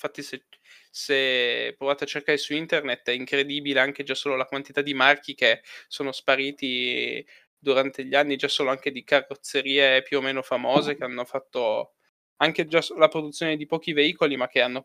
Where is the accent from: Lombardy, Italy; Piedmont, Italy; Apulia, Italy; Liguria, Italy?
Piedmont, Italy; Turin; siamo entrambi di Torino